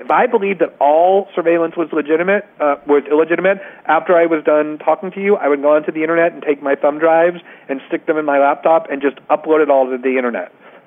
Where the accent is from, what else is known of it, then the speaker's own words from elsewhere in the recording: United States; now in Brazil; So, you know, look, I'm an American, right?